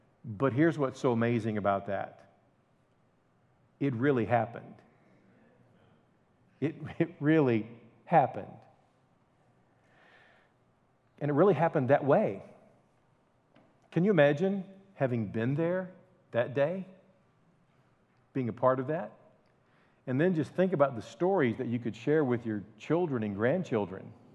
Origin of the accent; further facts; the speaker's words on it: Illinois, United States; Westview Baptist Church in Belleville, Illinois. It was pretty close to my hometown.